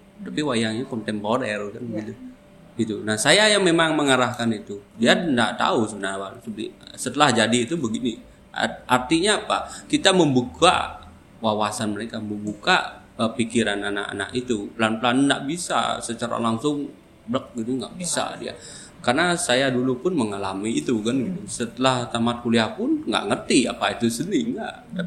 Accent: Bali, Indonesia; karena saya memang dari Bali jadi kan tahu ya gitu.

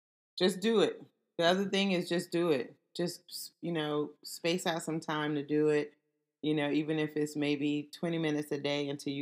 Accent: the South, United States; I'm from the South.

